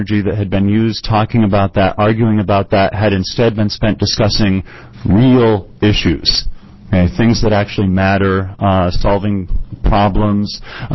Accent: Portland, United States; I'm from Portland.

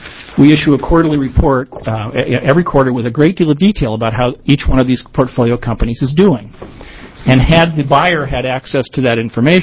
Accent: Portland, Oregon, United States; from Portland.

